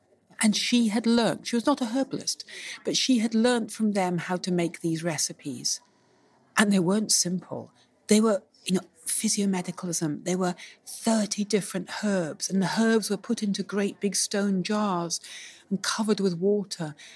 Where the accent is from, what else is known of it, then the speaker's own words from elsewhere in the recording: Scotland, United Kingdom; born there; I was born in Scotland, so for me, it was like a dream.